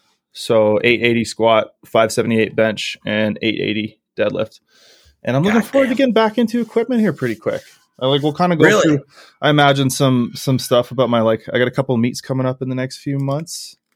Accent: Canada; So I'm a Canadian powerlifter.

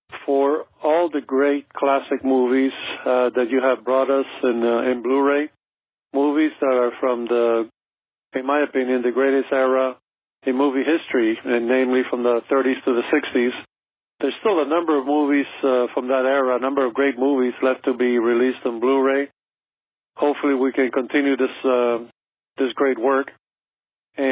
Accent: Miami, Florida, United States; from Miami.

